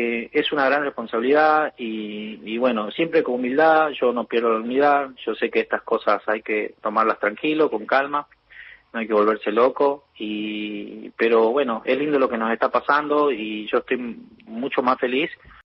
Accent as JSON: {"language": "Spanish", "town": "Salvador Mazza", "region": "Salta", "country": "Argentina", "tie": "born or raised there", "also_born_or_lived": "Spain", "moved": "as an adult", "said": "yo nací en Salvador Massa, en la provincia de Salta, y terminé el secundario y me fui a España a probar suerte. Y cuando terminé el secundario estuve en España 2 años, hasta los 20 casi estuve trabajando allá"}